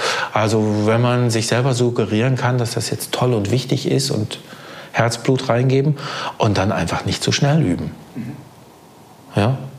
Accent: North Rhine-Westphalia, Germany; ich bin selber Ostwestfale

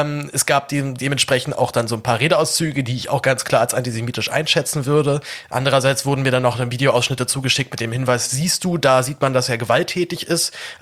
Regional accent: Germany; als Deutscher

